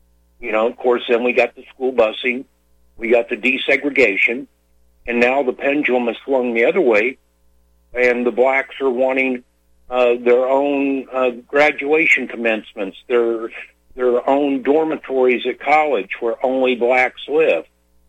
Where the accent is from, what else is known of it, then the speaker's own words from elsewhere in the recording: the South, United States; born there; And yet I was born in the South, and there's a lot of things about the old South that I dearly love.